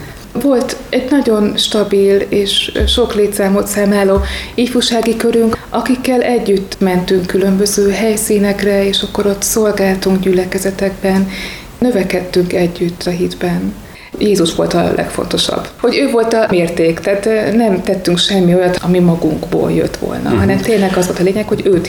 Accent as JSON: {"language": "Hungarian", "region": "Vas", "country": "Hungary", "said": "Vas megyéből származom, egy kicsi településről"}